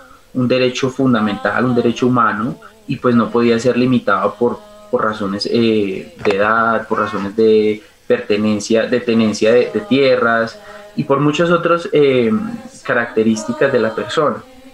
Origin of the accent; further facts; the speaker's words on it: Colombia; es una lucha grandísima que hemos tenido como colombianos y como sociedad, y no solo aquí en Colombia